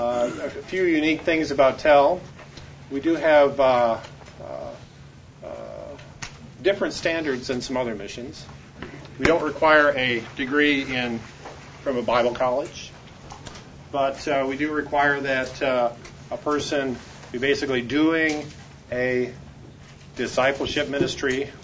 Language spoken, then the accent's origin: English; United States; It's my favorite city in Singapore because it's very easy for me as an American.